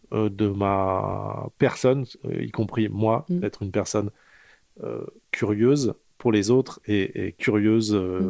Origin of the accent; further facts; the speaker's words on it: Seclin, Hauts-de-France, France; born there; Je suis né à Seclin, dans le Nord, à la fin des années 70, dans une famille hippie.